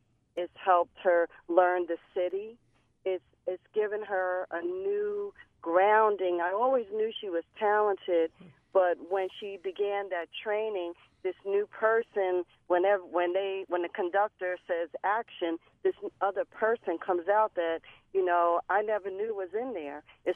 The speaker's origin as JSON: {"language": "English", "region": "New York", "country": "United States", "tie": "born or raised there", "said": "I grew up in New York. I went to a music and arts high school."}